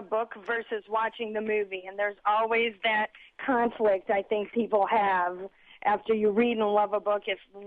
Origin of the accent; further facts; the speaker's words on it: Russia; English is a second language; moved away; We immigrated from Russia. It's been about 40 years. I grew up listening all about stories about Kiev and smaller towns that they grew up